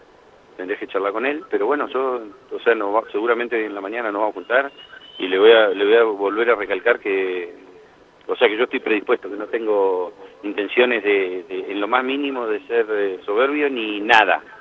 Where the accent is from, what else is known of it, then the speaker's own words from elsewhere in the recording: Esquel, Chubut, Argentina; somos de Esquel, nos conocemos con cada uno de ellos